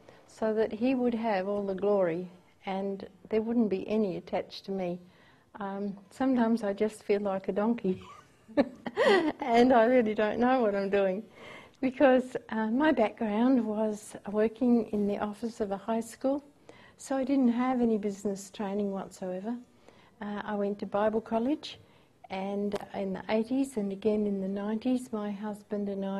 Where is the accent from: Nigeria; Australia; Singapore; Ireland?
Australia; Adelaide, South Australia; because I come from Adelaide and I get a month's holiday there if you're at work.